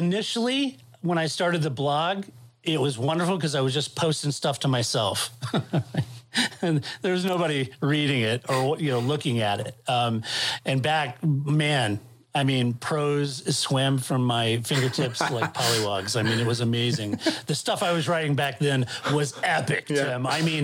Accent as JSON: {"language": "English", "country": "United States", "said": "And certainly as an American, and what sites there were, I won't mention names"}